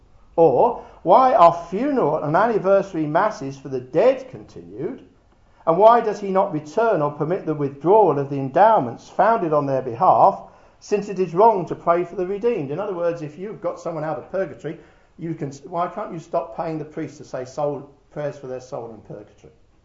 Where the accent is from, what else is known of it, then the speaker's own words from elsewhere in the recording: United Kingdom; We are not German Lutherans. We are British people living mostly probably from a Calvinistic persuasion